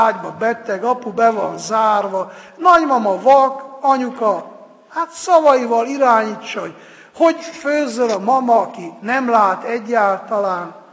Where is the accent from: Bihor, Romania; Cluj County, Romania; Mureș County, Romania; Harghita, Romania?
Harghita, Romania; Miercurea Ciuc; Hát mondtam, hogy nekem Spéci Csíkszeredában van, mert ottan nőttem fel